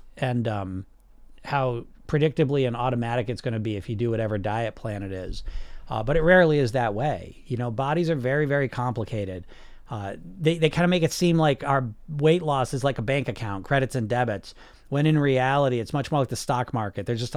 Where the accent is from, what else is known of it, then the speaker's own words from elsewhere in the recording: Massachusetts, United States; I'm from Massachusetts.